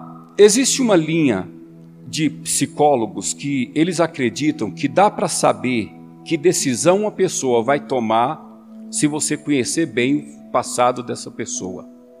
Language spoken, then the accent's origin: Portuguese; Goiás, Brazil; Goiás, onde eu cresci ali, Brasília, não é um estado, é um distrito federal, mas onde eu cresci, no Goiás, Minas Gerais